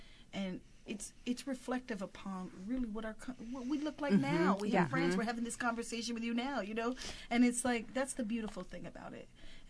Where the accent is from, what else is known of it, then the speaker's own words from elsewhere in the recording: Bronx, New York, United States; accent: New York; also born or lived in Puerto Rico; And it was really interesting because I'm from the South Bronx, New York.